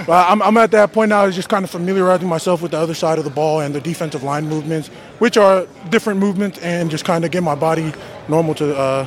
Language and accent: English; Australia; now in United States; When I moved out here from Australia, I played for a club, Rainier Highlanders.